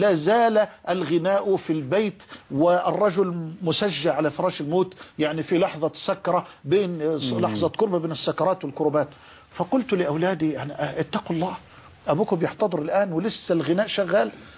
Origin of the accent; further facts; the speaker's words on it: Egypt; في عندنا في مصر